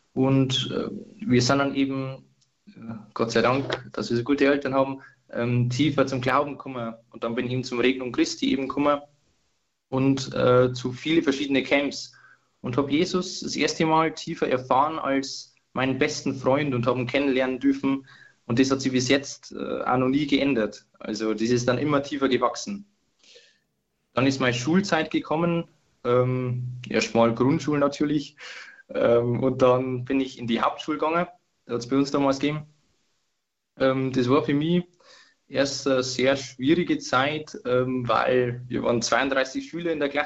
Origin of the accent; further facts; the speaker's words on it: Bavaria, Germany; Also ich bin in einer katholischen Familie aufgewachsen, bei uns daheim in der Oberpfalz, in einem ganz kleinen Dorf und war da Ministrant am Anfang auch